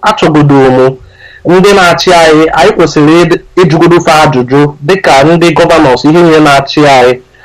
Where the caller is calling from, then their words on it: Stockholm, Stockholm County, Sweden; I'm calling from Stockholm.